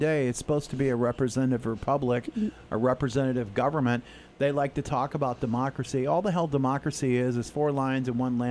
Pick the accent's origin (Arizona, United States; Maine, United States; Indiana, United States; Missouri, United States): Maine, United States; Westbrook; I feel like the representatives in my hometown of Westbrook could care less what I think.